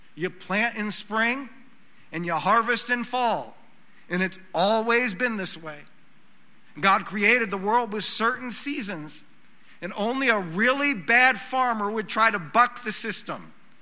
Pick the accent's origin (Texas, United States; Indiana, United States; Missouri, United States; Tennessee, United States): Texas, United States; Odessa; born there; It was no accident that I was born on July the 13th, 1983, in Odessa, Texas